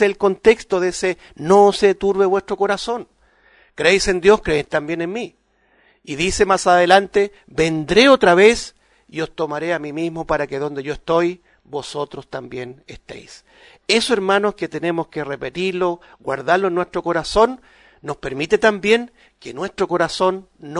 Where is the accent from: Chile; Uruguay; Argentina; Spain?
Chile; Nosotros, en lo particular como chilenos, no lo hemos pasado muy bien.